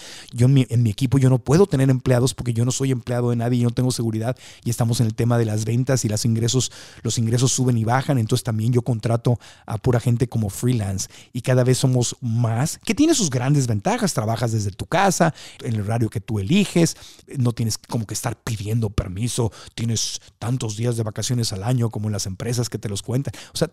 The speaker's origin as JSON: {"language": "Spanish", "country": "Mexico", "tie": "born or raised there", "said": "Cuando yo creciendo en México, pues, yo veía a mi mamá y a las amigas de mi mamá"}